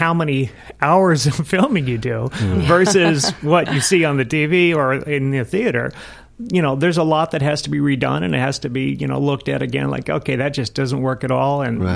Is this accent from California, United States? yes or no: yes; Fresno, California, United States; I grew up in Fresno, California, you know, the place that people make fun of in the movies right.